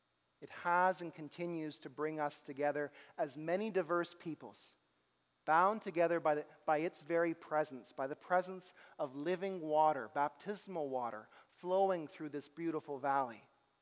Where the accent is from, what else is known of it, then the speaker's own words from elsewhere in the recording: Canada; that we might learn as the Canadian people to bear with one another